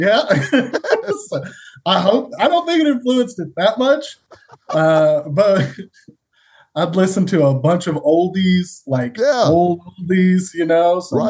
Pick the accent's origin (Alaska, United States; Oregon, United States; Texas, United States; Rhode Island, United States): Texas, United States; Fort Worth; I'm from Fort Worth, Texas.